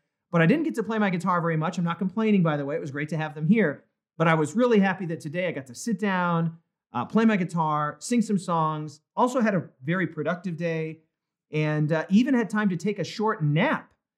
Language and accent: English; South Dakota, United States; Nathan's from South Dakota, I'm from South Dakota. So we'll be representing the 605